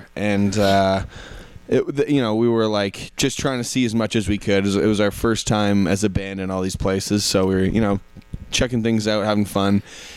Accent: Canada; sorry, we're Canadian, we don't really know where we're going

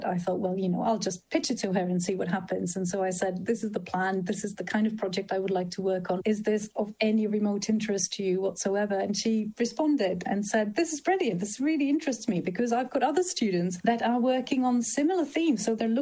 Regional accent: Czechia; now in United Kingdom; I'm from the Czech Republic, but I live in Britain and my family is in Sweden, America and Japan.

